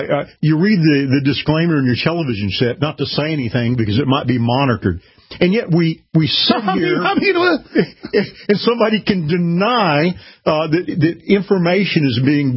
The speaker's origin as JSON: {"language": "English", "country": "United States", "said": "I'm not a subject. I'm a citizen. And I'm an American."}